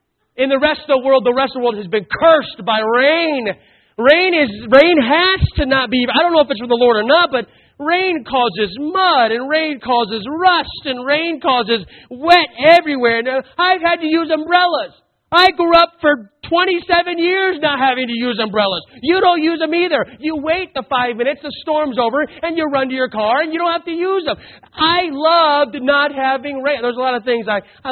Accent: Arizona, United States; now in Indiana, United States; I grew up in Arizona. I'm now a resident of Indiana.

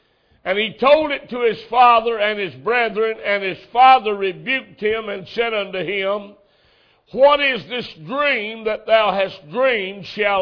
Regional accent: Alabama, United States; I'm from Alabama, originally. I'm from Alabama, and I got up there

